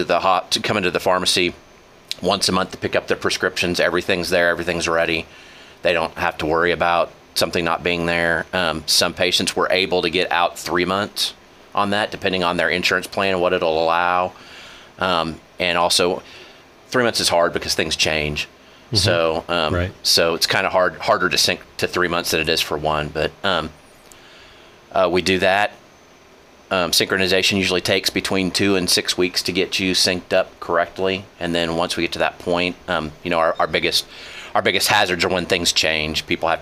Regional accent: Coffeyville, Kansas, United States; I grew up here in Coffeyville from about first grade on.

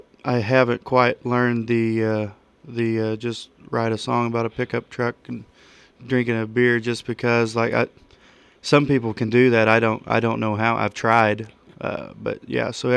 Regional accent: Welch, Oklahoma, United States; I was born here in Coffeyville, raised in Welch, graduated from Welch. Now I currently work for Union Pacific here out of Coffeyville.

